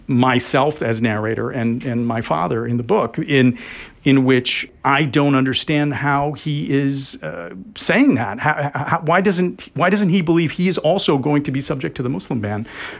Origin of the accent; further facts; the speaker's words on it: Wisconsin, United States; And my feeling growing up in Wisconsin, you know, was, and Wisconsin has changed a lot over the years, but I didn't feel excluded.